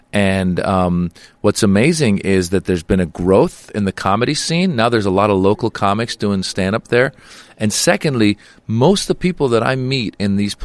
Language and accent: English; United States; I mean, I grew up in America, so I'm the same as you.